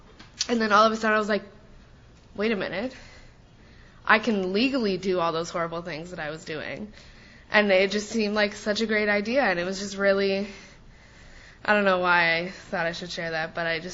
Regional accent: Canada; I'm from Canada, so the legal drinking age in Canada is 19.

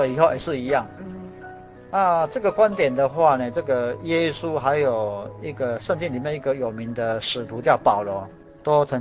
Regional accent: China; 那我们中国人很怕死。

